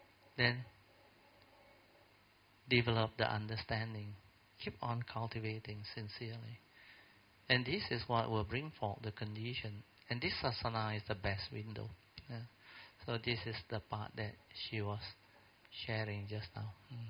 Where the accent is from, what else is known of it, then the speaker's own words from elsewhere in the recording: Alor Setar, Kedah, Malaysia; Then I'm from Alostar. Then somehow, just third year training, I was sent there.